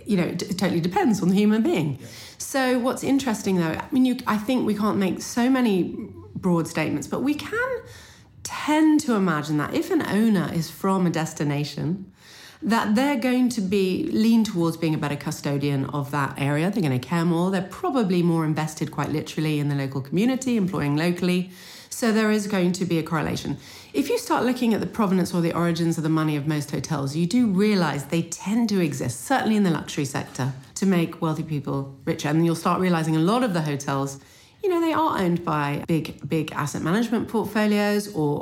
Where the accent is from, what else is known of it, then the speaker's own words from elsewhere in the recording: Canada; born there; I was born in Canada, so proud of the Four Seasons.